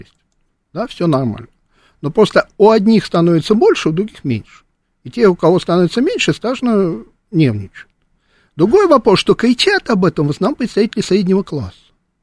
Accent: Moscow, Russia; born there; Я родился в Москве, и меня этот город вполне устраивает.

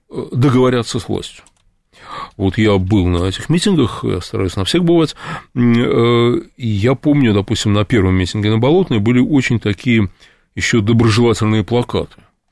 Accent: Moscow, Russia; я москвич, да, я живу в Москве.

